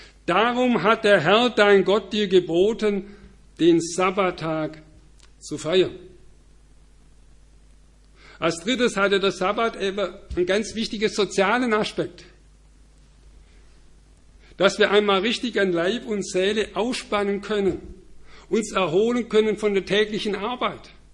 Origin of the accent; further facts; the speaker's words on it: Alpirsbach, Baden-Württemberg, Germany; der wird jedes Jahr in meinem Heimatort in Alpirsbach am dritten Sonntag im September ausgetragen.